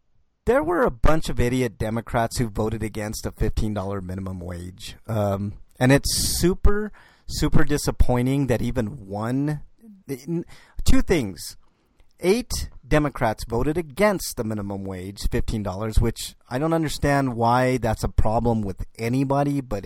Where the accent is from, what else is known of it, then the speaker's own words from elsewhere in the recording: United States; born there; I was born in the United States, so hopefully everybody doesn't think I'm illegal.